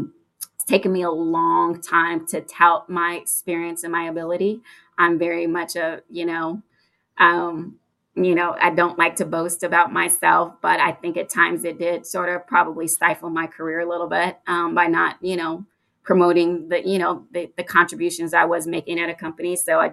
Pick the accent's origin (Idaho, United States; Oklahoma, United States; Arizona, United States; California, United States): Oklahoma, United States; Even though I'm from Oklahoma, there's something like special about New York.